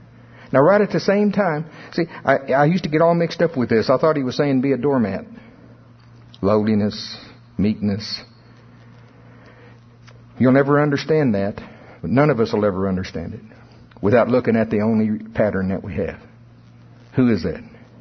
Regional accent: United States; I know it's wash, but I'm from Pottawatomie County. I'm true to my roots.

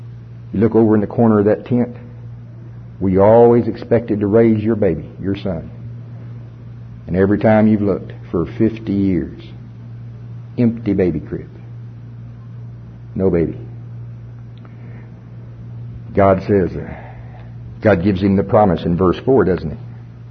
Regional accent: United States; Now, I'm from Pottawatomie County, and I'm no English major.

